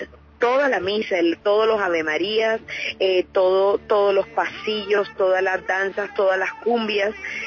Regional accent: Colombia; nosotros como colombianos

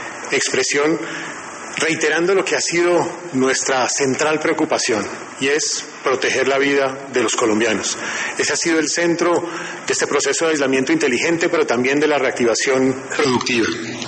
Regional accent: Colombia; de la disciplina de nosotros como colombianos en el uso de tapabocas

